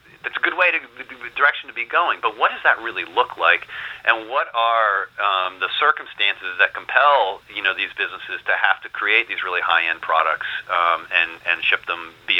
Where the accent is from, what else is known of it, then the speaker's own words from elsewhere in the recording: Vermont, United States; also born or lived in St. Albans; I was born in northern Vermont in St. Albans, and then my folks moved down to just outside of Montpelier, which is not far from Hardwick.